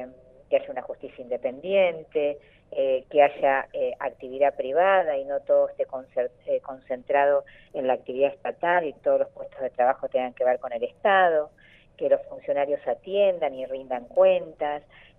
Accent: Santa Cruz, Argentina; moved away; cuando yo me fui de Santa Cruz a estudiar, dejé una Santa Cruz.

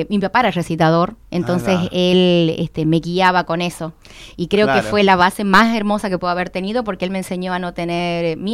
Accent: Las Talitas, Tucumán, Argentina; Yo soy de las Talitas.

